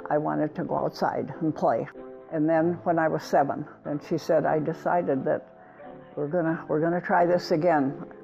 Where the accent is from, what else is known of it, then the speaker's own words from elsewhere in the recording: Stockholm, Wisconsin, United States; I grew up kind of around Stockholm, and then my parents bought a farm that was very close to Maiden Rock. I always lived on the farm.